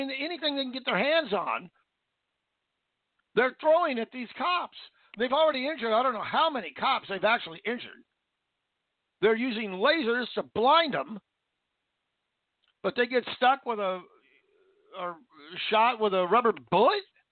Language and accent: English; Vancouver, Washington, United States; Now, again, I grew up in Vancouver, Washington, and I'm right across the river from Portland, Oregon.